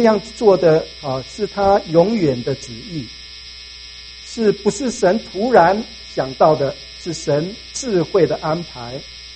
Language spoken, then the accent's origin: Chinese; Taiwan; 我从台湾来，你们从中国来